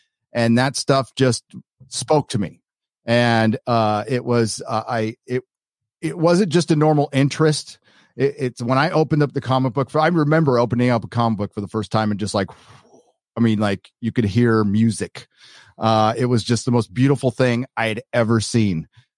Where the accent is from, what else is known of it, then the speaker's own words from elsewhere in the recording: San Diego, California, United States; Born and raised in San Diego, my dad was in the Navy.